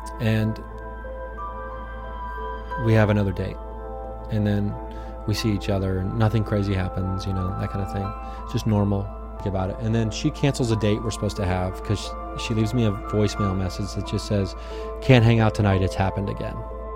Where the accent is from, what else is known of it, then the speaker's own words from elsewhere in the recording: Ohio, United States; I grew up in Southern Ohio. All my stepsisters were pregnant when they were like 17, 18 years old.